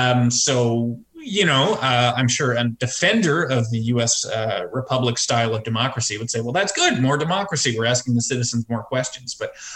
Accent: Canada; that seems very strange to me as a Canadian

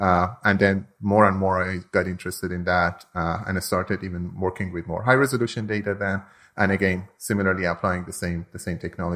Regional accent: Iran; moved away; I'm originally from Iran, and I had seen firsthand many environmental problems, droughts. My grandfather was a farmer.

